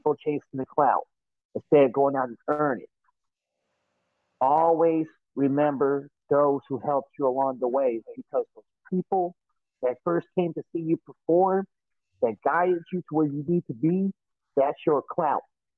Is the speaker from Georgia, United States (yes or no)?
no; Kansas City, Missouri, United States; I cannot disown my hometown team, no matter how bad we were before Patrick Mahomes or Alex Smith or Andy Reid. I could not disown my own hometown team.